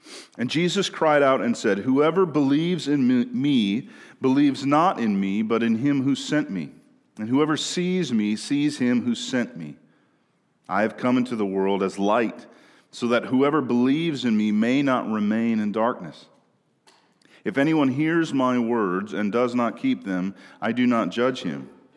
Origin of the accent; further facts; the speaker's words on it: Minnesota, United States; Some of you may know that I'm from Minnesota and my team is the Minnesota Vikings, right?